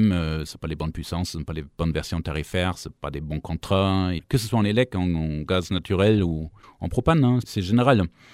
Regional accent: Hamburg, Germany; French is a second language; moved away as an adult; now in Grenoble, France; Oui, je viens du sud de Hambourg. Donc c'est une ville à peu près connue en Allemagne du Nord, où j'ai grandi. Je suis arrivé pour terminer mes études à Grenoble. Ça fait une bonne petite trotte maintenant, ça fait 15 ans, plus que 15 ans.

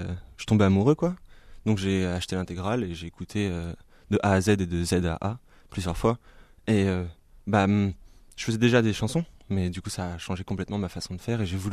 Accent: Île-de-France, France; Je viens de la région parisienne. J'y ai vécu plus de 20 ans. Dans le nord, la banlieue nord, 95.

